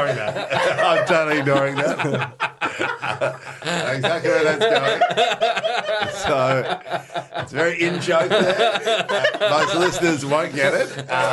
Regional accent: Netherlands; I am from Holland.

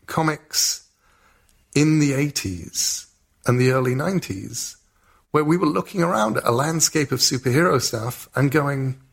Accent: England, United Kingdom; Because I'm an English author.

